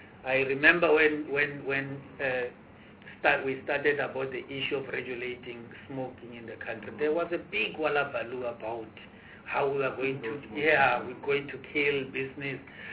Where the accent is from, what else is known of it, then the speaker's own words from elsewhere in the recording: Taung, North West, South Africa; I'm from Taung, which is the last part before you enter Northern Cape.